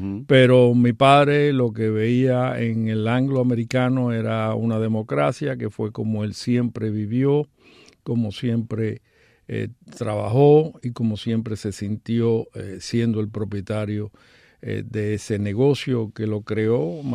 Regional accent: Havana, Cuba; yo soy cubano dos veces. Nací en Cuba y en la calle Cuba, en la número 54 de la calle Cuba. Me crié frente por frente a lo que era el morro.

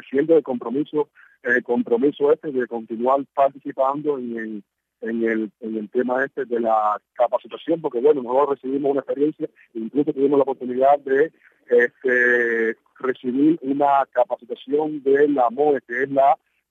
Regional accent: Cuba; fue muy importante para nosotros como cubanos

